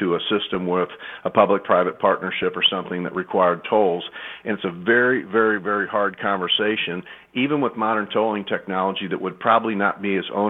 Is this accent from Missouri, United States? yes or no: yes; St. Louis, Missouri, United States; believe me, I grew up in North City, St. Louis.